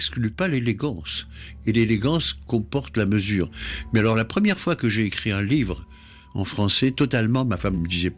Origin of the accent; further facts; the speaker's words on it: France; je suis un Français juif, pas un juif français.